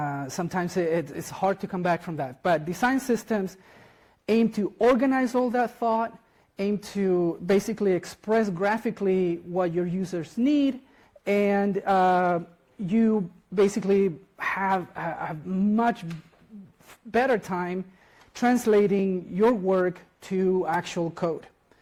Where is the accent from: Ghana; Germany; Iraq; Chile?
Chile; now in United States; And I'm originally from Chile, but I live in the United States.